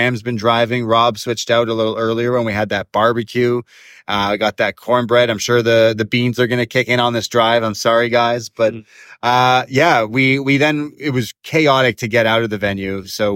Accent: Canada; hey, we're from Canada. This is a rental.

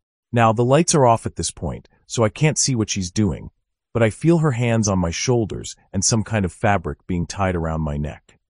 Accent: Latvia; English is a second language; now in United Kingdom; I'm originally from Latvia and also speak Russian. After moving to the UK, I went on a few dates with an English girl.

